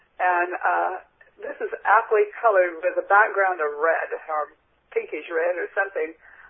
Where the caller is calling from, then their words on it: Vashon, Washington, United States; I'm calling from Vashon, Washington.